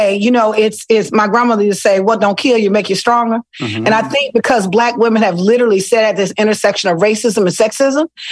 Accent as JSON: {"language": "English", "town": "Selma", "region": "Alabama", "country": "United States", "tie": "born or raised there", "also_born_or_lived": "Mobile", "said": "Listen, I am from Selma, Alabama. Mobile. Ooh. I spent part of my life in Mobile on the coast. And then the majority of my life in a little city called Selma."}